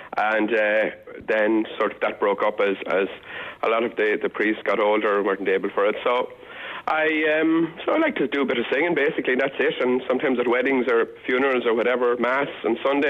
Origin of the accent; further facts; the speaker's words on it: Tyrrellspass, Westmeath, Ireland; I'm originally from Turles Pass in County Westmeath, yeah.